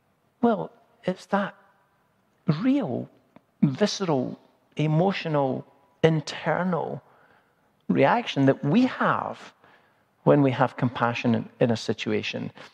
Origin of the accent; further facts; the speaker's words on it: Glasgow, Scotland, United Kingdom; I'm from Glasgow. I'm a city boy.